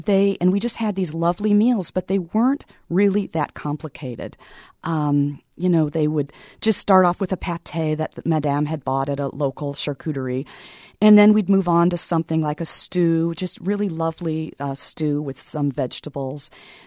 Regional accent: Iowa, United States; I think growing up in Iowa with, my grandparents lived on a farm

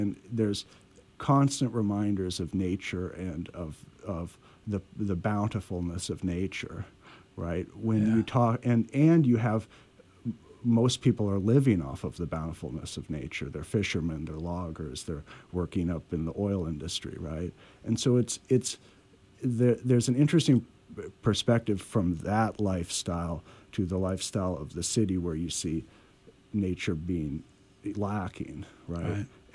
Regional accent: Alaska, United States; I think I've never felt downcast because I was from Alaska.

